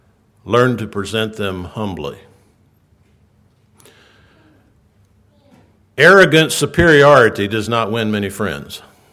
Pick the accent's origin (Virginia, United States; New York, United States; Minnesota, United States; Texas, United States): Virginia, United States; I grew up in Virginia, and I remember the birth of Christian Light Publications in 1969.